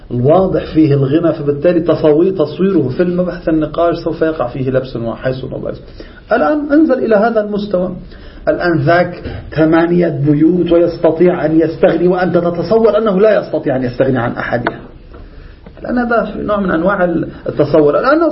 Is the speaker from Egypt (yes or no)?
no; Lebanon; عندنا في لبنان عبارة سرلنكية، على الهندية نقول سرلنكية